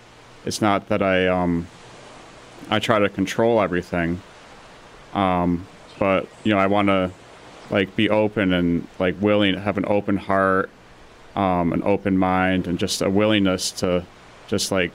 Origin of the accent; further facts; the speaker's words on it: Pittsfield, Massachusetts, United States; Yeah, I grew up in Pittsfield.